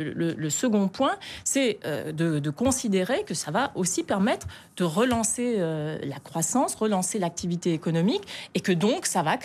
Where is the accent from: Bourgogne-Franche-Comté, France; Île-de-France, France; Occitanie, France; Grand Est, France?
Grand Est, France; si je regarde chez moi en Moselle, par exemple, ce qui se passe